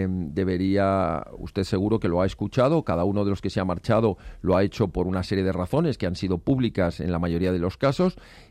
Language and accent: Spanish; Spain; que no tengamos la libertad como españoles de criticar todo lo que haga